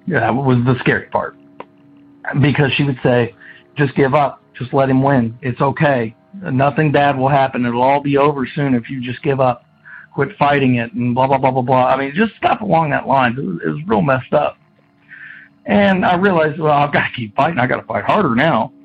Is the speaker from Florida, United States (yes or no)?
no; Kentucky, United States; I'm from Kentucky.